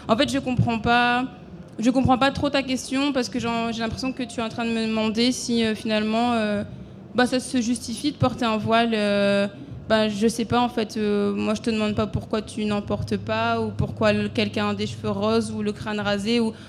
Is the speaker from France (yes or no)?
yes; France; je suis française et noire. Et ouais, j'ai des origines supposées.